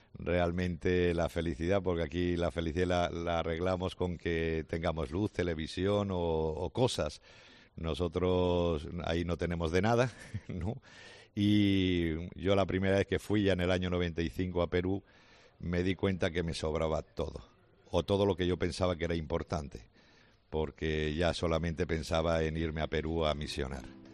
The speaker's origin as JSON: {"language": "Spanish", "town": "Calatayud", "region": "Aragon", "country": "Spain", "said": "No, ni andaluz tampoco, soy de Zaragoza. Más bien de Calatayud, ¿no?"}